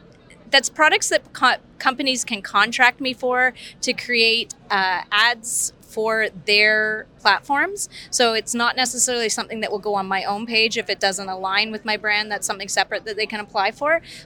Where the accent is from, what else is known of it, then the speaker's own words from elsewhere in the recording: Toronto, Ontario, Canada; So I am a digital creator from the Toronto area.